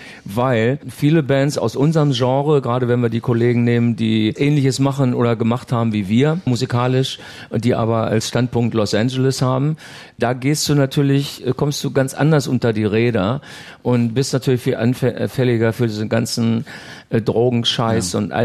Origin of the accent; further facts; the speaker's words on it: Hannover, Lower Saxony, Germany; Wir kommen aus Hannover und oft belächelt dafür, besonders im eigenen Land.